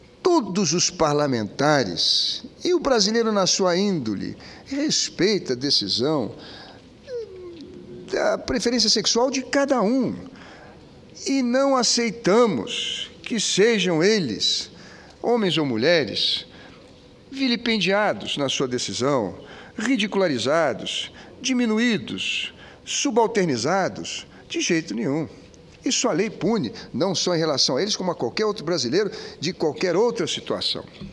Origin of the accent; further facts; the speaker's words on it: Brazil; Mas, nós somos brasileiros, nós temos que aprender a conviver com as diferenças.